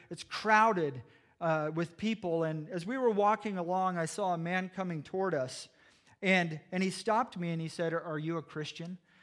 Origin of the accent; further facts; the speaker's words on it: United States; I'm an American, you know?